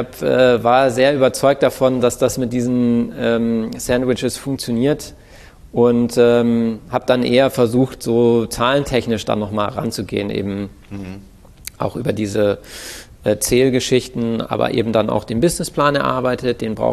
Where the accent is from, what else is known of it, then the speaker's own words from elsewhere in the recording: Bremerhaven, Bremen, Germany; now in Hamburg, Germany; Ich komme von der Nordseeküste aus Bremerhaven.